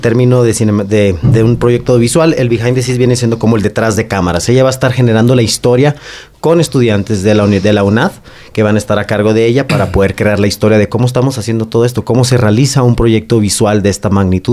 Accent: Tijuana, Baja California, Mexico; Como comentaste, yo soy mexicano, soy de Tijuana, Baja California, soy cinematógrafo

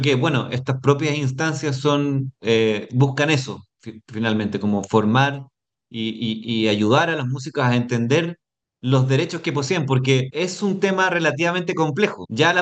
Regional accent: Colombia; yo soy un autor colombiano

